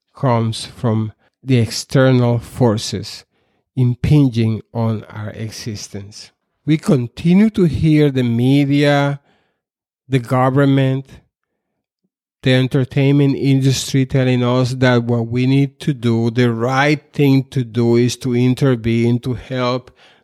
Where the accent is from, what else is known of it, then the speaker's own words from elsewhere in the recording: Puerto Rico; I grew up in Puerto Rico in the 1960s and 70s, when Puerto Rico was transitioning from an agrarian society, backward, exceedingly poor agrarian society, into a more industrialized